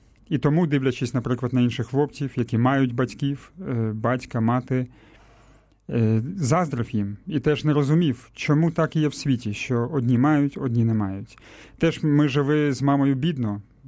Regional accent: Vinnytsia, Vinnytsia Oblast, Ukraine; і я з Вінниці, мені 39 років

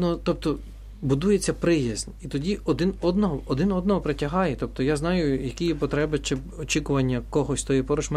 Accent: Galicia, Ukraine; я є родом з Галичини

